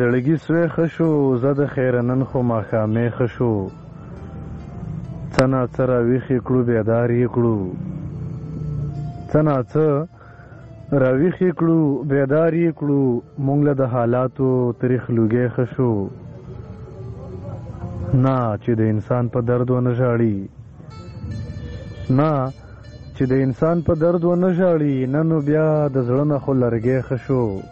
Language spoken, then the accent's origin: Pashto; Charmang, Khyber Pakhtunkhwa, Pakistan; زه د باجوړ اوسیدونکی یم باجوړ کې چارمنګ یو وادي ده هلته زه زیږیدلی یم